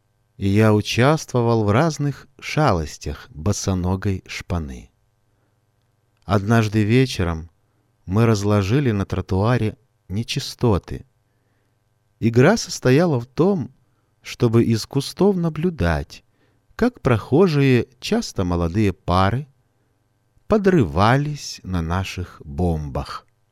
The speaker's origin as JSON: {"language": "Russian", "region": "Kyiv", "country": "Ukraine", "tie": "born or raised there", "said": "Родом я из Киева, самого красивого города на земле."}